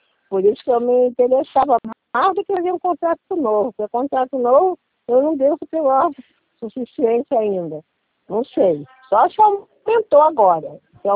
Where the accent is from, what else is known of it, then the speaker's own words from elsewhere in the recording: Rio de Janeiro, Brazil; eu sou daqui do Rio